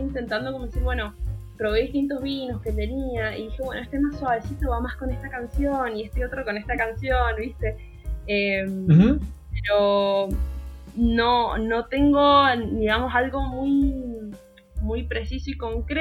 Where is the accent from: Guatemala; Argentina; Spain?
Argentina; Yo tengo pasaporte italiano como típica argentina.